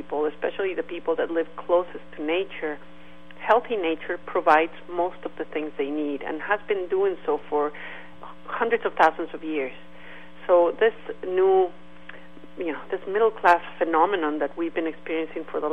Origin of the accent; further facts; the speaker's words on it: Mexico; You know, I grew up in Mexico, and Mexico is a really wonderful country